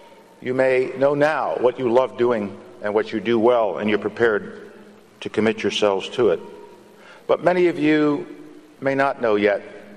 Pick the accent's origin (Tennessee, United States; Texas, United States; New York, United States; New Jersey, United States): New York, United States; Bronx; when you were a young boy growing up in the Bronx, did you dream that you would become chairman of the Joint Chiefs of Staff